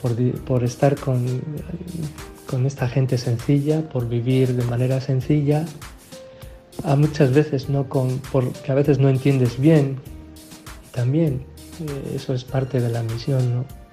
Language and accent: Spanish; Burgos, Castile and León, Spain; moved away as an adult; now in Zambia; Soy natural de Burgos, bautizado en la parroquia del Espíritu Santo, crecí en la parroquia de San Fernando.